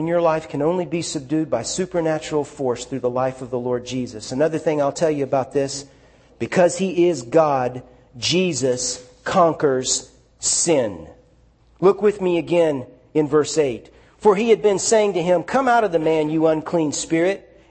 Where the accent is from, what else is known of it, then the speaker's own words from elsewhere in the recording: the South, United States; I'm from the South. We're going to preach about sin.